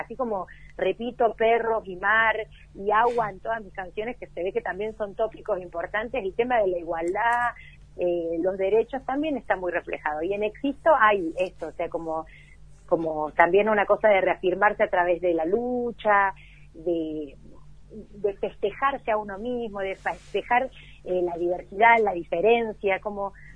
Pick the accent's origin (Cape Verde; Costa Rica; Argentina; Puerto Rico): Argentina; Córdoba; accent: Argentine, Cordoban; moved away; viví 10 años en México, y en México de hecho se me cagaron de risa siempre porque me dijeron que no podían creer que viviendo 10 años afuera ellos me seguían escuchando hablar como argentina y como cordobesa.